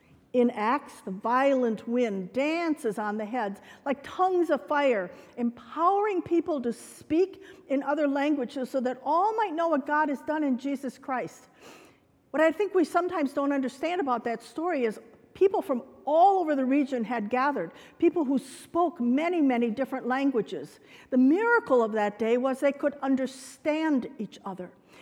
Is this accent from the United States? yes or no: yes; Wisconsin, United States; I grew up in the Midwest, in Wisconsin, and it is Tornado Alley.